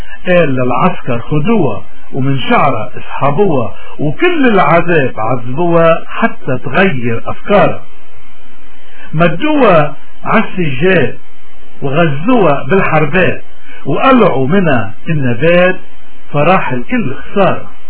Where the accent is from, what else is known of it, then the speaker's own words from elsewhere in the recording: Lebanon; قديش نحن اليوم بحاجة كلبنانيين تحديدا وكمسيحيين بشكل أدق إنه نرجع على سلاح الإيمان